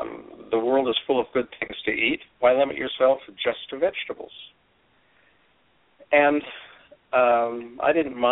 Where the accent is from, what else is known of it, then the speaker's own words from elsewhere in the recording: Ogden, Utah, United States; also born or lived in California / Georgia; He got transferred, lived around in Utah, did most of my growing up in Ogden, junior high and high school, went to Weber College, the University of Utah